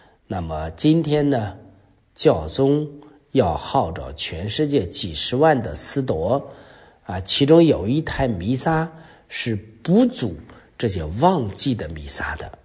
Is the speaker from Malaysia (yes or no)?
no; China; 作为一个中国人